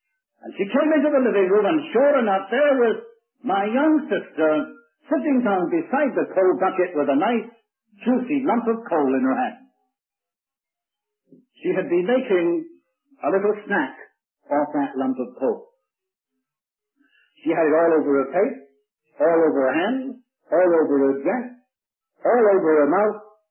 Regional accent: United Kingdom; You know, I was brought up in the British Isles.

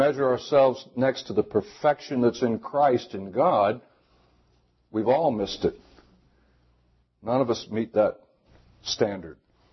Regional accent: Florida, United States; But I was born in Florida, North Florida, and I grew up my life, you know, pretty much average, I guess, for the time in which I was born.

